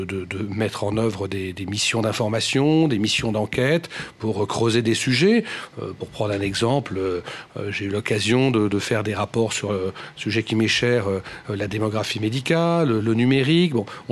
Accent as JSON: {"language": "French", "region": "Normandy", "country": "France", "said": "c'est évidemment pas en tant que Normand que j'ai organisé cette table ronde"}